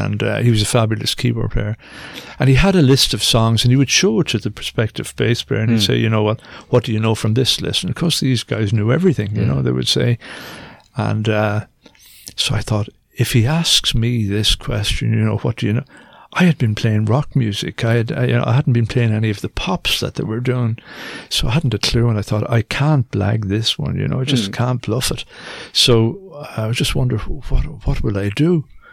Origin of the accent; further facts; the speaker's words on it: Munster, Ireland; I was living down the country. I'm from South Tipperary